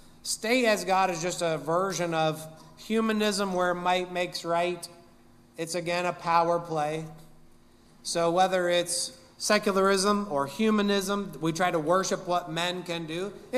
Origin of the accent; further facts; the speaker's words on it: Amish country, United States; I'm from Amish country.